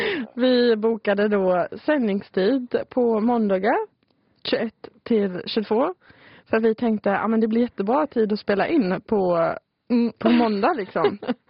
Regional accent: Germany; also born or lived in Emmaboda; now in Kalmar County, Sweden; Jag är ifrån Tyskland.

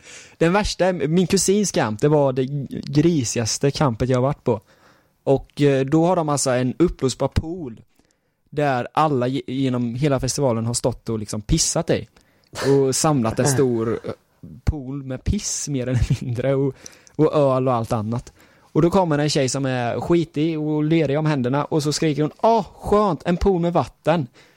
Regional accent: Tranås, Jönköping County, Sweden; Jag är ju smålänning.

